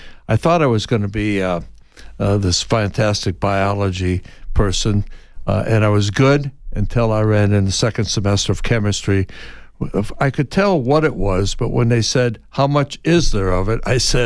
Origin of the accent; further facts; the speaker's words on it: Midwest, United States; We came from the Midwest.